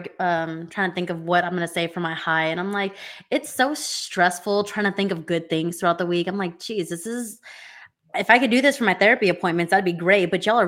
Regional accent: Texas, United States; I'm from Texas, right to bear arms.

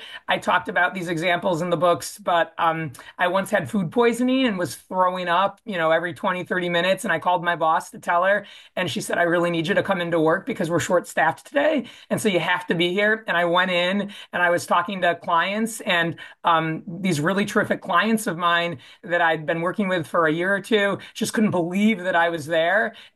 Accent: Buffalo, New York, United States; moved away as an adult; now in California, United States; I'm from Buffalo, New York, originally. I went to college at Notre Dame, ended up in California when I went to get my MBA at USC

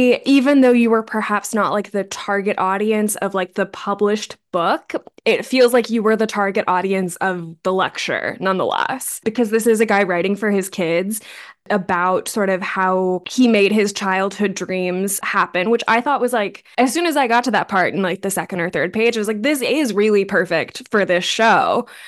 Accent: Maryland, United States; which I'm from Maryland, not from Baltimore, but still neat

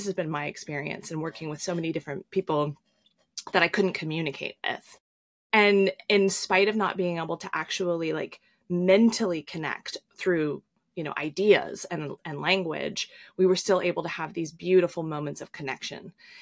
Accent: Midwest, United States; also born or lived in Los Angeles; Growing up in the Midwest, you know, I definitely have had my horse riding days, my mud schlepping days. But I also lived in LA.

